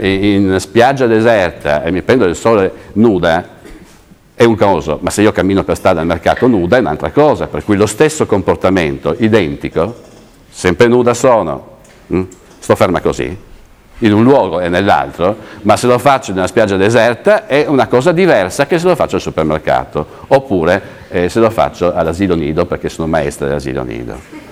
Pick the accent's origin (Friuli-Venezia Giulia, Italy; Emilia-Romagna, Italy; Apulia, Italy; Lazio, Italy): Friuli-Venezia Giulia, Italy; Trieste; Io vengo da Trieste, Trieste è sotto, io vengo anche da Trieste